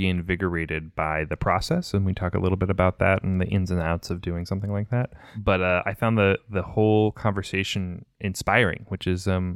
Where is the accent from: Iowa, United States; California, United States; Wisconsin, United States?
California, United States; Sacramento; Whereas like a kitchen the same size in my hometown, right? Sacramento, which is no slouch, is a cool city.